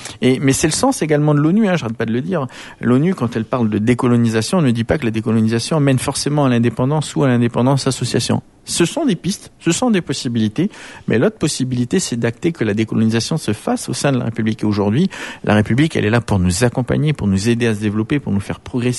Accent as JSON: {"language": "French", "country": "New Caledonia", "said": "On est Calédonien et on doit être fier d'être Calédonien."}